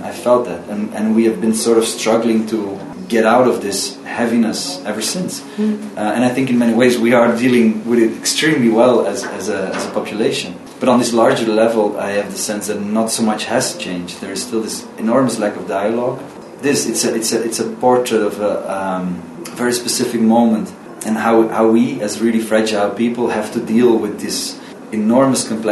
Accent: Brussels, Brussels-Capital Region, Belgium; English is a second language; I am from Brussels, living there since a long time.

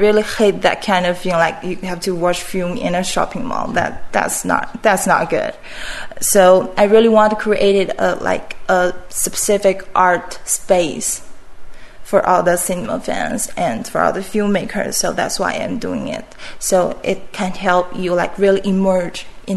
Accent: Shanxi, China; But this is my hometown. So I really want to make some contribution to my hometown. And this is also a really big part of China.

